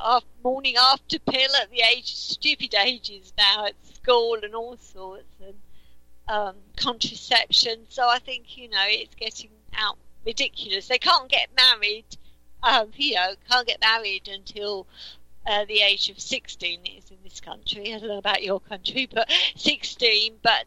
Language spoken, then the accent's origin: English; England, United Kingdom; I am from England, yes.